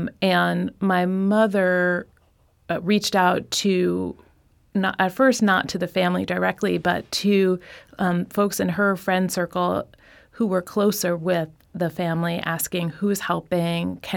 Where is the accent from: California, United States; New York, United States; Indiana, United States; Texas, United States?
New York, United States; Brooklyn; I grew up in Brooklyn, New York.